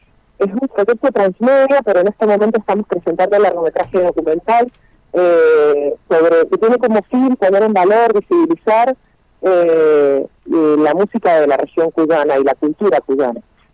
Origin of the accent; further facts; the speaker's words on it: Cuba; yo sí soy cubana geográficamente